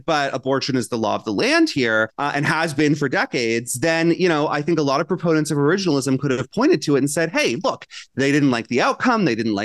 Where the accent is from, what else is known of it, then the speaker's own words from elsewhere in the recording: Florida, United States; I grew up in Florida.